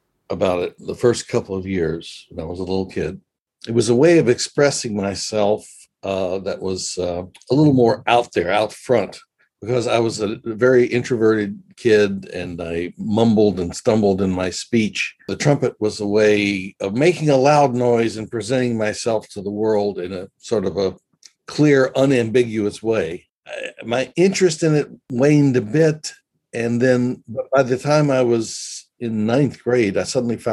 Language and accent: English; Memphis, Tennessee, United States; I was in the fifth grade, 10 years old, in Memphis, Tennessee, which is my hometown.